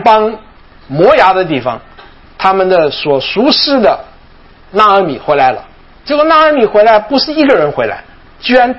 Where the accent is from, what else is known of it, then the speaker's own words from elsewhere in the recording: Taiwan; 我小的时候在台湾的时候